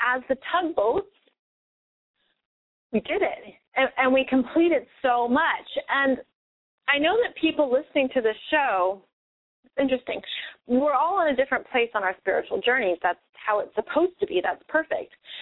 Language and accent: English; United States; also born or lived in Europe; I think it's pretty American, and I'm American